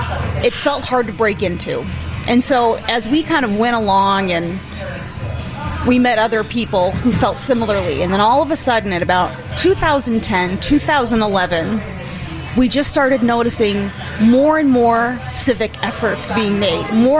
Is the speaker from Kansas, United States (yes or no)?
no; Joliet, Illinois, United States; I grew up in Joliet.